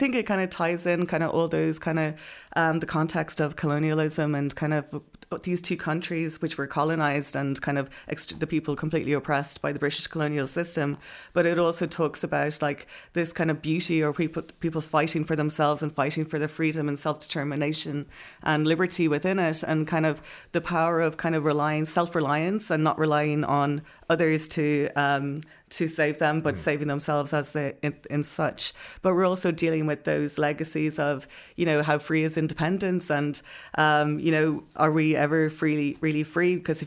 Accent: Ireland; no, I'm from the Republic.

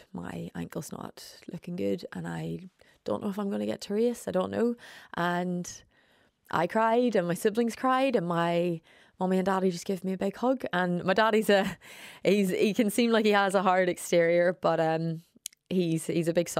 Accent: Ireland; I think whenever we talk about female role models, I think as Irish people, we're very lucky.

